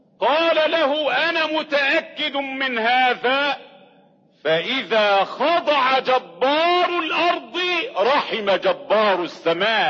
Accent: Egypt; لما حدث قحط مثل الحادث عندنا في مصر.

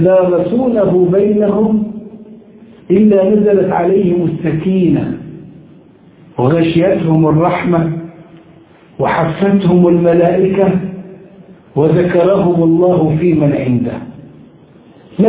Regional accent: Egypt; moved away as an adult; now in Turkey; لأننا من حوالي 35 سنة مسافر برا مصر، من سنة 90 لغاية الآن مسافر.

